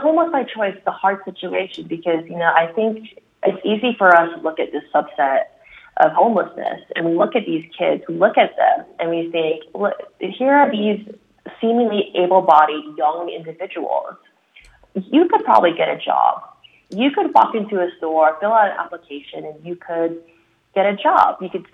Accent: East Coast, United States; moved away as an adult; I grew up on the East Coast, and so I came out here, and I totally bought into the whole concept of homeless by choice.

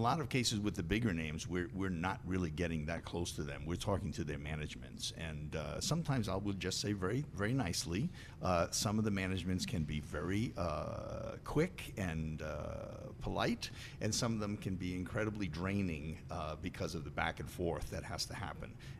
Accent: Connecticut, United States; I grew up in Eastern Connecticut.

